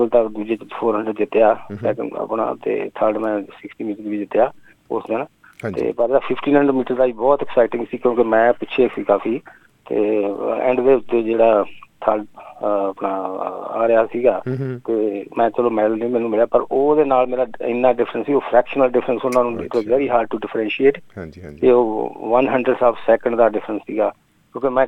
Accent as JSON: {"language": "Punjabi", "town": "Gujarwal", "region": "Punjab", "country": "India", "tie": "born or raised there", "said": "ਮੇਰਾ ਜਨਮ ਪਿੰਡ ਗੁਜਰਵਾਲ ਆ, ਗੁਜਰਵਾਲ ਪਿੰਡ ਹੈਗਾ ਲੁਧਿਆਣੇ ਤੋਂ ਤਕਰੀਬਨ 20-21 ਕਿਲੋਮੀਟਰ ਜੀ, ਮੈਂ ਉੱਥੇ ਜੰਮਿਆ ਪੜਿਆ, ਉੱਥੇ ਮੈਂ ਮੈਟ੍ਰਿਕ ਕੀਤੀ"}